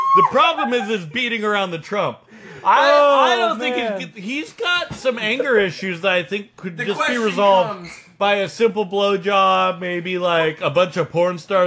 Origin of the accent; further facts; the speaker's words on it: Scotland, United Kingdom; I'm actually a Scot